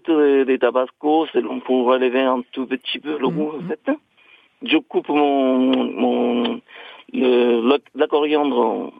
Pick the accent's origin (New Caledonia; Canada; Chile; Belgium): Chile; French is a second language; now in Blanc-Mesnil, France; Du Chili.